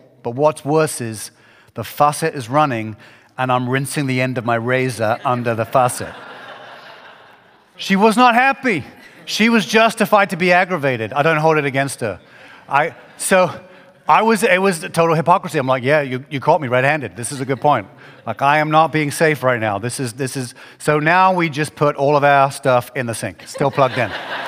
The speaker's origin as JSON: {"language": "English", "region": "England", "country": "United Kingdom", "said": "And I'm from England, which is the safety capital of the universe."}